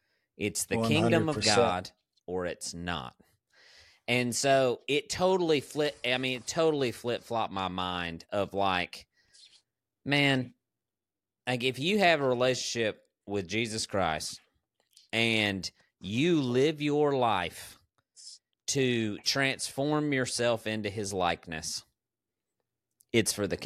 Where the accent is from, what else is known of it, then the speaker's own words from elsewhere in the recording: Bible Belt, United States; I grew up and live in the Bible Belt, dude, like the Baptist Bible beaten belt, baby.